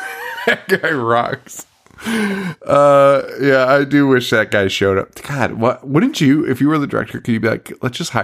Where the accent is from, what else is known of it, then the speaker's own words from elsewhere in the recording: New England, United States; The Sopranos, we're from New England, but I'm an Irish guy.